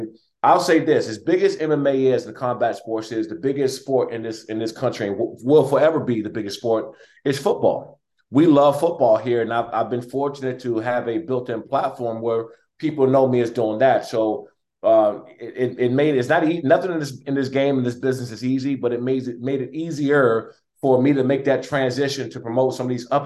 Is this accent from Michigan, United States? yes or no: no; Maryland, United States; But me, I'm from Prince George's County. You couldn't buy me out of my backyard and my home.